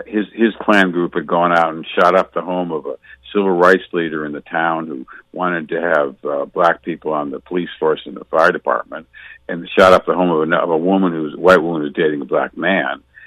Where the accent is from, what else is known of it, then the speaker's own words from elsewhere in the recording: New York, United States; also born or lived in Chicago; I was born in Chicago and then brought up in upstate New York.